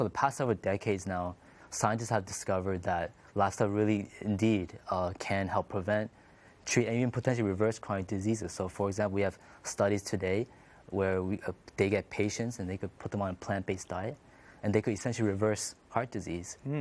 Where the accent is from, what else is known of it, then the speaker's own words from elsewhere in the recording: Toronto, Ontario, Canada; We grew up in Toronto, Canada, and we live there right now. Mm-hmm. We're children of immigrant parents from Korea. Mm-hmm. We weren't born Adventist, but we got converted later on when we were teenagers.